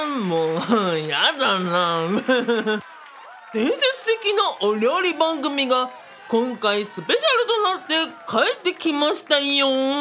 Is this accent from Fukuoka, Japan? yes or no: yes; Fukuoka, Japan; 僕も福岡の人間ですが、なるべく標準語で話すように教育されてきましたから